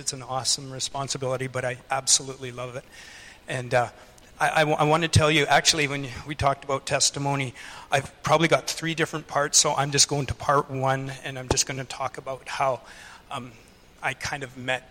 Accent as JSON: {"language": "English", "town": "Grande Prairie", "region": "Alberta", "country": "Canada", "tie": "born there", "said": "I was not born here. I was born in Grand Prairie, Alberta. And my parents were staunch Catholics"}